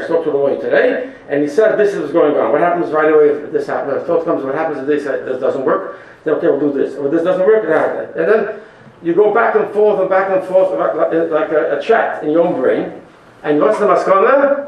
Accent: Brooklyn, New York, United States; As a kid, I didn't want me to see this. I grew up in Borough Park.

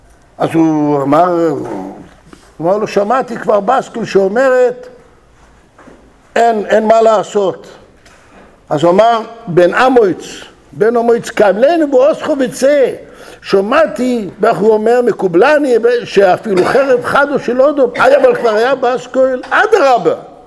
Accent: Jerusalem, Jerusalem District, Israel; אני בא מירושלים

